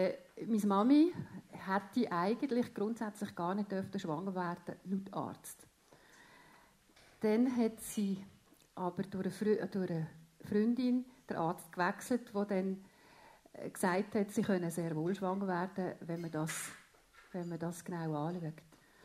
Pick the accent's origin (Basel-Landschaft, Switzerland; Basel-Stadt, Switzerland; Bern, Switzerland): Basel-Landschaft, Switzerland; Augst; Und in die Schule Augst und Pratteln. Und wir haben eine wunderbare Kindheit gehabt in Augst, eine schöne, eine beschützte, eine bewahrte. Mein Papi hat im Kraftwerk Augst geschafft und wir haben ganz in der Nähe dort wohnen.